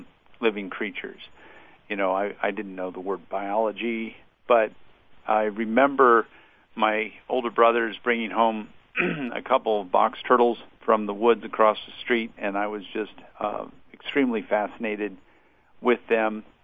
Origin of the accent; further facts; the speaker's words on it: Annapolis, Maryland, United States; Well, I grew up in Annapolis, Maryland, and I was in a very strong, loving Christian home.